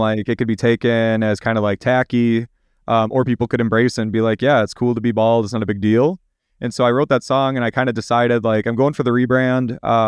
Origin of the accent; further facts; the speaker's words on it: St. Cloud, Minnesota, United States; also born or lived in Rice Lake; So I grew up in St. Cloud, which is like an hour west of Minneapolis, but I was actually born in Rice Lake, so in Wisconsin.